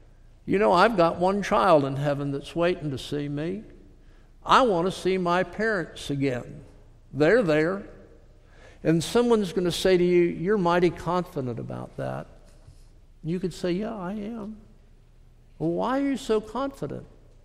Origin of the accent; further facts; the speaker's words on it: Florida, United States; Growing up in South Florida, I hung out at Ivan Skinner's home.